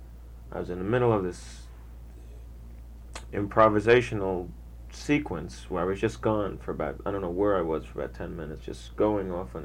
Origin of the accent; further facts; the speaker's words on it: Long Island, New York, United States; now in Los Angeles, United States; No, I'm from Long Island.